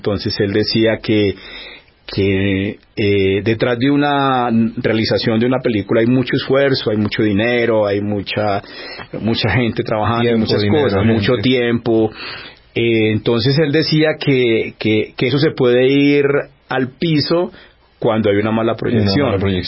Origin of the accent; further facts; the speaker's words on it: Neiva, Huila, Colombia; now in Bogotá, Colombia; A ver, yo soy de Neiva. Esa música son nuestros himnos, pues. Es lo que nos identifica, son nuestras raíces.